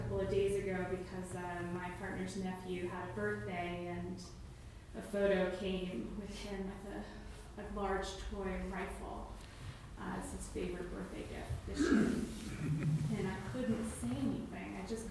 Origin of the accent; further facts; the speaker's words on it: Washington, District of Columbia, United States; And I'm from Washington, D.C., and I spend a lot of time around people who have the same political views and value system that I do.